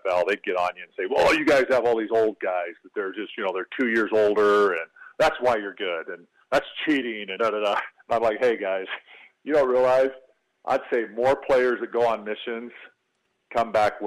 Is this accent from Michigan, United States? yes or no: yes; Michigan, United States; when I grew up in Michigan, come up and feel our heads because we were Mormon and they thought we had horns in our head.